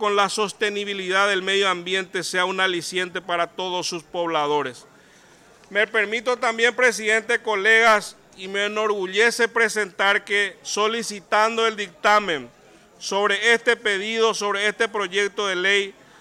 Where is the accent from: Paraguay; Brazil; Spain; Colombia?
Paraguay; Cordillera; Primero como paraguayo y como cordillerano